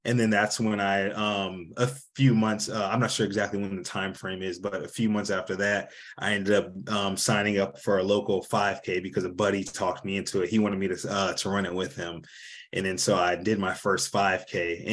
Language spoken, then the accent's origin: English; Woodbridge, Virginia, United States; So I'm from the Northern Virginia area, Woodbridge, Virginia, right outside of DC.